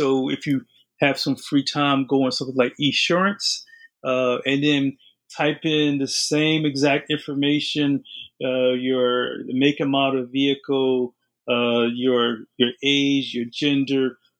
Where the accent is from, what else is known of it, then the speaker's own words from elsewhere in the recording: New Jersey, United States; I'm from New Jersey. My family is from New Jersey.